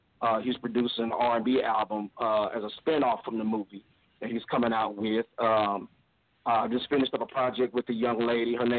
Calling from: Angleton, Texas, United States; I'm calling from Angleton, Texas right now.

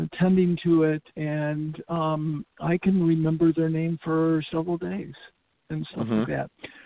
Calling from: Winter Haven, California, United States; I'm currently in Winter Haven, California.

